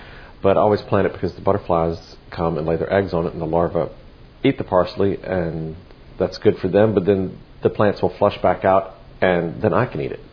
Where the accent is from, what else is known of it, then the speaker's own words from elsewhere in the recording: Charlottesville, Virginia, United States; I grew up outside of Charlottesville and saw the University of Virginia quite often